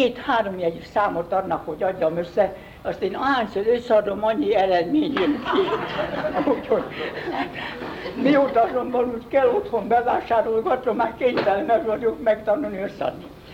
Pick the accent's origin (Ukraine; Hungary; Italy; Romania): Hungary; Transdanubia; Mert én Dunántúlon töltöttem a gyerekkoromat egy erdőszélbe, meg ugye Göcsejbe, meg Őrségbe